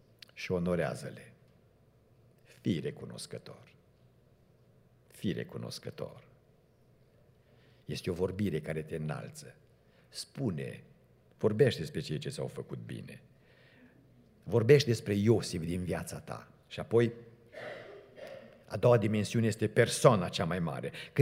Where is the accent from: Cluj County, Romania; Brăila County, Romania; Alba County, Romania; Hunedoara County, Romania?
Cluj County, Romania; Cluj-Napoca; Predicam cuvântul Domnului în Cluj, în biserica în care am crescut, în Mănășturi